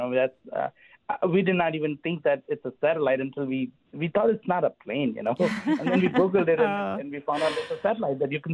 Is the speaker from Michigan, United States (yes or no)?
no; Illinois, United States; now in Wisconsin, United States; Well, I moved from Illinois into Wisconsin 4 years ago, and I was surprised to see that there's so much to do here in Wisconsin, which as Illinoisan, I was not aware of it.